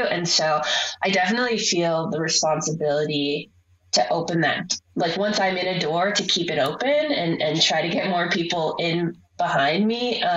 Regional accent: Long Beach, California, United States; also born or lived in Hawaii; Well, I grew up in Long Beach, actually.

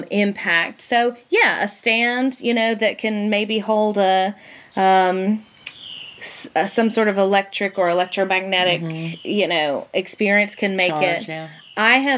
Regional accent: the South, United States; And I'm from the South, so

